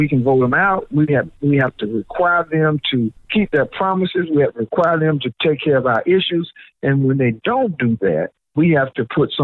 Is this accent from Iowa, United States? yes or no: no; Memphis, Tennessee, United States; I'm from Memphis, Tennessee. My high school was Melrose.